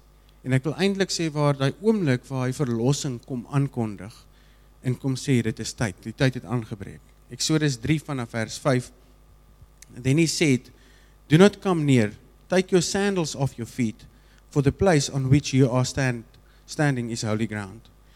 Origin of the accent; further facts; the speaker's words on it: Piketberg, Western Cape, South Africa; Ek is van Piketberg.